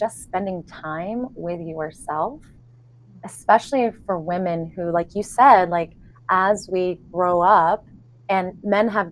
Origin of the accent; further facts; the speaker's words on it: Kansas, United States; So I grew up in Kansas.